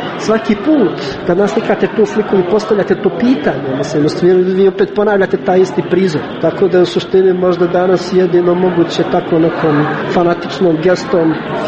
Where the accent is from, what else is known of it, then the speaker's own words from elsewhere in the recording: Republika Srpska, Bosnia & Herzegovina; Dolazim iz Bosne i Hercegovine, dolazim iz Republike Srpske, ja sam ta bosanski Srbin, kako vole da imenuju